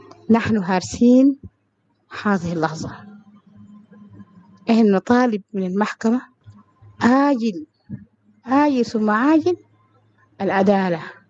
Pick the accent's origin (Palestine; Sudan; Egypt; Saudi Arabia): Sudan; Darfur; إحنا كشعب دارفوري